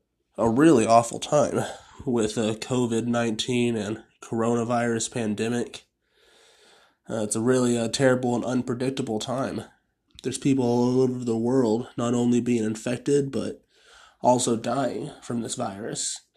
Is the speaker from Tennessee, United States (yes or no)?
no; Waxahachie, Texas, United States; the Native American word Waxahachie, which is my hometown in Texas.